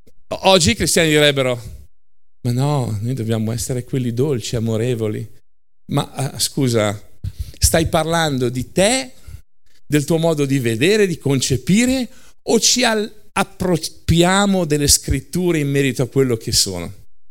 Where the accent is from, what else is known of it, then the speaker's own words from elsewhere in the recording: Lombardy, Italy; Un attrito tra, ma scusa, io che sono lombardo vado giù e c'è tutta un'altra cosa.